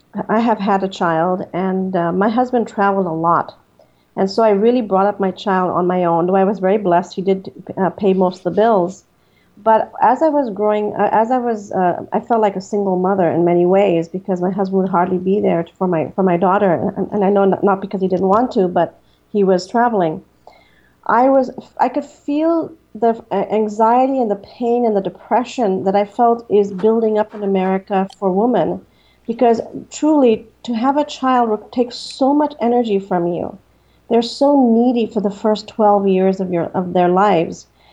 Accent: India; I grew up in India for much of my early years

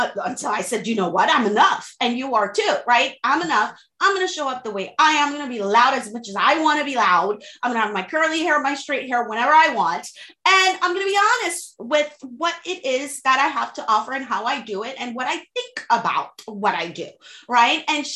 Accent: Haiti; English is a second language; I'm bilingual. I'm from Haiti. I'm Haitian. I'm Caribbean. I speak French and Creole fluently. Every now and then you're going to hear the accent, right?

